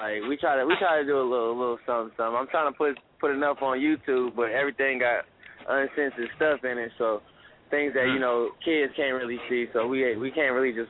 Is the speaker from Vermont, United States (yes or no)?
no; Pomona, California, United States; I grew up in Pomona, you know what I mean? And we don't have, there's not too many fathers out there.